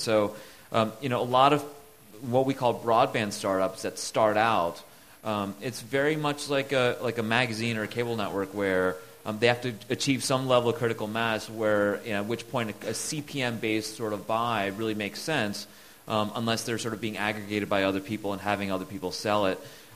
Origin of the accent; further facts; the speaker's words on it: India; I can say that because I'm Indian